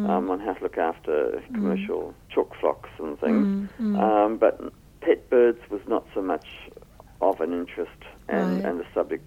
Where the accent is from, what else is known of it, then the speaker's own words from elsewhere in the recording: Netherlands; also born or lived in Australia; now in New Zealand; No, I grew up in Holland.